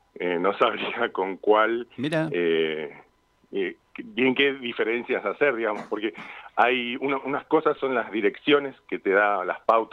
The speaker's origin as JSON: {"language": "Spanish", "town": "Trelew", "region": "Chubut", "country": "Argentina", "said": "yo soy un actor de teatro callejero, pero de la Patagonia. Yo no soy de acá, de Capital Federal, ni de Buenos Aires, soy de la Patagonia"}